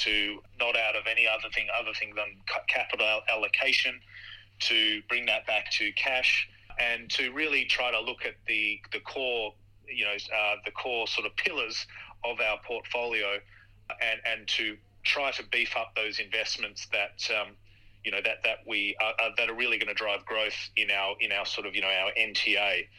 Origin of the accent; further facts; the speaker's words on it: Australia; not only as an Australian who is very comfortable with my home stock exchange